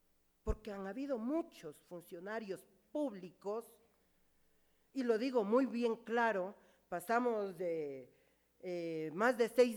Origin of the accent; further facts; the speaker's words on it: Ecuador; También somos ciudadanas ecuatorianas y estamos sujetas a un trabajo.